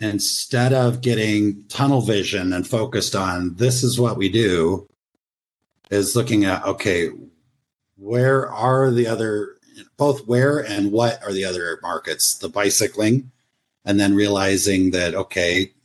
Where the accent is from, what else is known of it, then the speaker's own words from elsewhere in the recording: Rocky Mountain West, United States; I grew up in the Rocky Mountain West United States